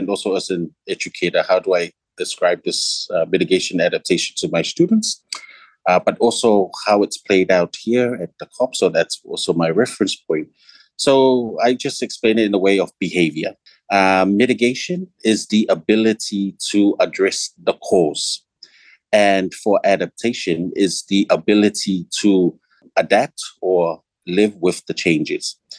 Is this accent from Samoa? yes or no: yes; Samoa; I'm from Samoa, of Tuvalu, Samoan, Kiribati, British and Chinese ancestry.